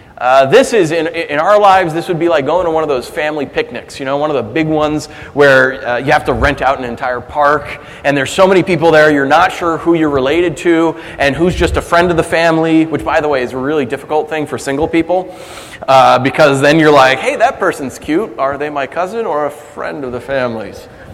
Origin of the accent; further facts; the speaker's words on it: East Coast, United States; I'm from the East Coast and then the West Coast, and I just have a hard time calling it pop.